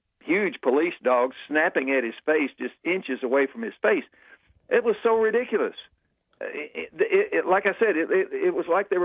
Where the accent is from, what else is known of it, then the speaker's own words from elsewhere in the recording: Tennessee, United States; And the great government of Tennessee, and unfortunately, and my home state, is something I am very ashamed